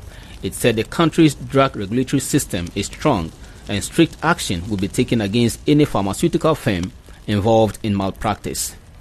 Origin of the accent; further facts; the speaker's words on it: Tamale, Northern Region, Ghana; Here in my hometown of Tamale in northern Ghana